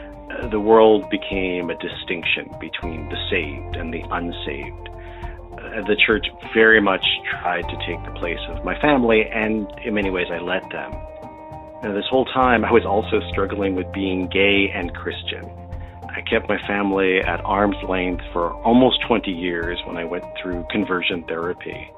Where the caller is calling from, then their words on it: Lake Huntington, New York, United States; I'm calling from Lake Huntington, New York.